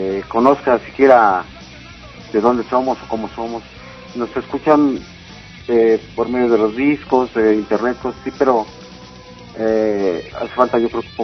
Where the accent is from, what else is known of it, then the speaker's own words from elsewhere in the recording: Mexico; la banda y la familia que pues somos mexicanos.